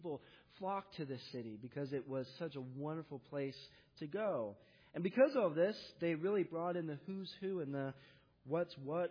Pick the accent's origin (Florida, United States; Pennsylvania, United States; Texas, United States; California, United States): California, United States; San Diego; I like to think of this city a little like San Diego, a little shout out to my hometown, or perhaps Holland, which is really the San Diego of Michigan.